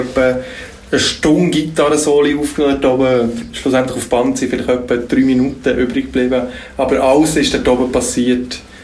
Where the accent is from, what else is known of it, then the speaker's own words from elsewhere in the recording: Schwarzenburg, Bern, Switzerland; dort, wo ich aufgewachsen bin, in Schwarzenburg, beim Wasserreservoir